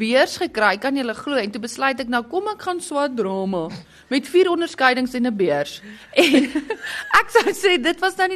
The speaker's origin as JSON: {"language": "Afrikaans", "town": "Middelburg", "region": "Mpumalanga", "country": "South Africa", "tie": "born or raised there", "said": "Middelburg en Mpumalanga."}